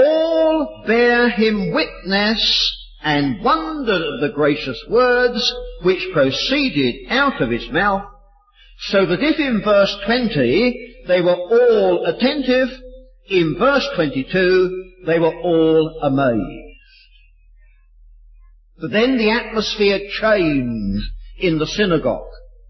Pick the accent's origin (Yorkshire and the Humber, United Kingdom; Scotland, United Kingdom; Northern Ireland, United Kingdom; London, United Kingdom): London, United Kingdom; I come from London. Not London, Ontario, but its big brother, London, England. I live just a few miles north, northeast of London. Most of my working life was spent in the city of London, in the old Roman Square Mile.